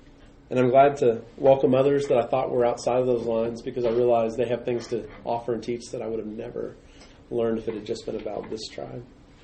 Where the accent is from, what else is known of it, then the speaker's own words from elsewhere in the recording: Texas, United States; I'm a Charger from the past. I'm a Texan.